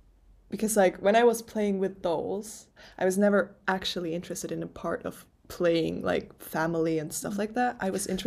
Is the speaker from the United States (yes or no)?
no; Zurich, Switzerland; first language German; English is a second language; I am from Zurich in Switzerland. I usually speak German, so bear with me with my English.